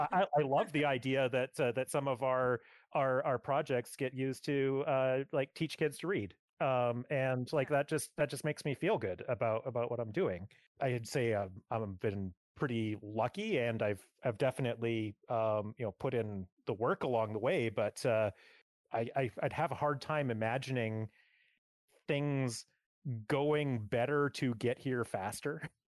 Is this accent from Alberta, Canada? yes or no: yes; Edmonton, Alberta, Canada; I grew up in the Edmonton area, and it doesn't really have a whole lot of games industry.